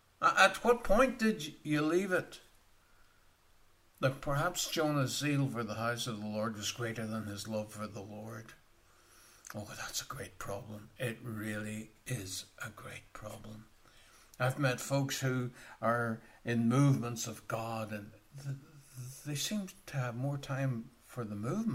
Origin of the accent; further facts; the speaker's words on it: Northern Ireland, United Kingdom; As you know, I'm from Northern Ireland.